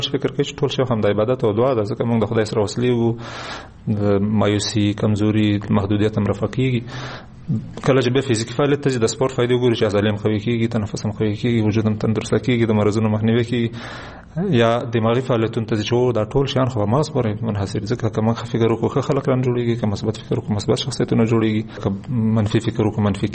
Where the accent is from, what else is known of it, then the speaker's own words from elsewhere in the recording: Kunar, Afghanistan; زه د کونړ یم خو د کونړ اصطلاحات نه یي